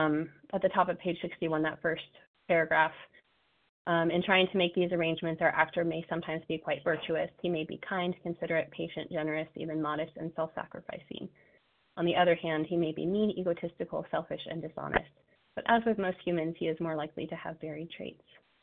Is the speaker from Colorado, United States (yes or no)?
yes; Colorado, United States; now in Pennsylvania, United States; I'm originally from Colorado, and I, as Jason mentioned, I moved out here to Pennsylvania